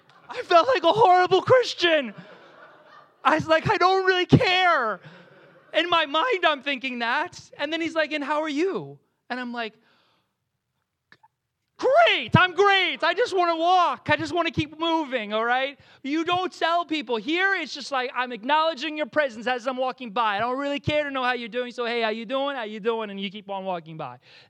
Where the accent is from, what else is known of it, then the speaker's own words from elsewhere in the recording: West Orange, New Jersey, United States; Like, "Where are you from?" I'm like, "I'm from West Orange." Like, "I'm from West Orange, New Jersey." Okay? This is where I'm from, all right?